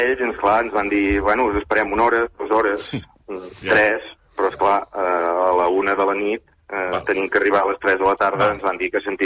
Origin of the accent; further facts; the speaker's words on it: Girona, Catalonia, Spain; Sí, sí, de Girona, Costa Brava.